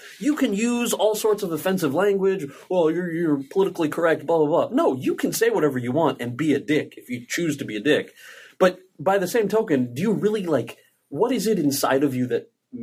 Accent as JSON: {"language": "English", "region": "New Jersey", "country": "United States", "tie": "born or raised there", "also_born_or_lived": "California", "lives_now": "New York, United States", "said": "And then just, yeah, born and raised in Jersey and moved out to California to go to college and then, you know, moved back to New York a couple of years ago."}